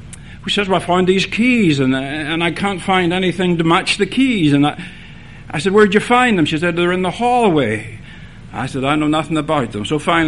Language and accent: English; Ireland; I know I'm Irish. I know I'm a wee bit something lacking up here